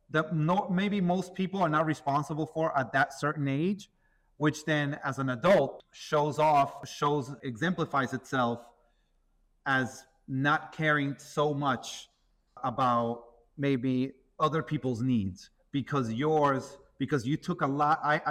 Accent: Peru; English is a second language; moved away; It also pertains to, I immigrated here from Peru, from South America. I went to a brand new school, not knowing the language.

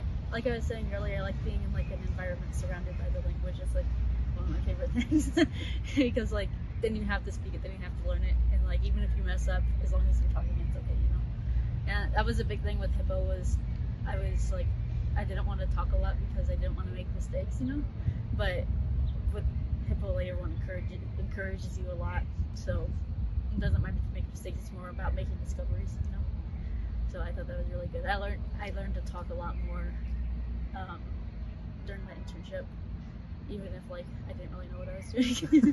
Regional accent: Illinois, United States; I'm not from Chicago.

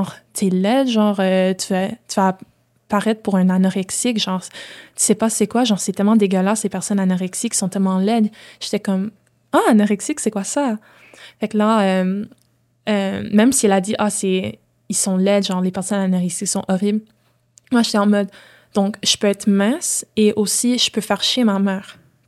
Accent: Ontario, Canada; also born or lived in Haiti / Quebec; Je suis née en Ontario. Okay. J'ai resté en Haïti. Je suis retournée en Ontario puis je suis allée au Québec.

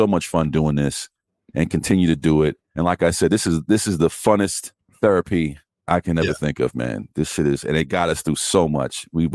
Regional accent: Queens, New York, United States; We're all from New York. Elle's from Brooklyn. You know, we're from Queens originally.

